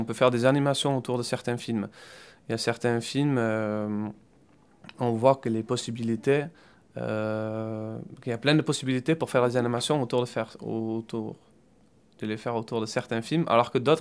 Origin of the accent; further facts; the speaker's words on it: Netherlands; now in Toulouse, France; je suis d'origine des Pays-Bas. Je travaille à Toulouse